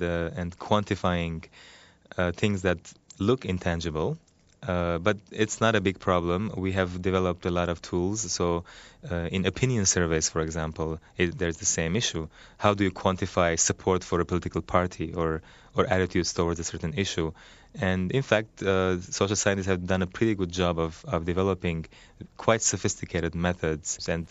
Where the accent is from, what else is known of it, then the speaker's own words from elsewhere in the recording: Lebanon; When I was growing up in Lebanon, this was quite obvious